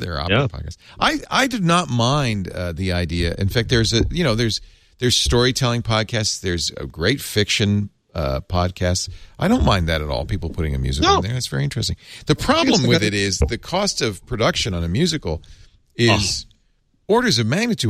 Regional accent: Providence, Rhode Island, United States; We grew up in Providence, right?

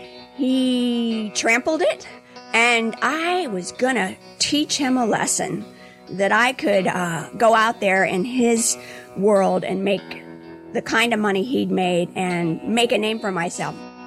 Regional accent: St. Petersburg, Florida, United States; I'm from St. Pete, Florida.

